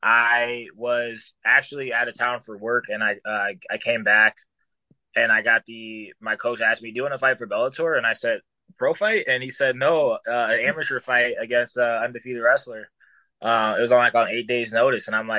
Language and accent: English; Omaha, Nebraska, United States; I get paid at least double when I fight in Omaha, my hometown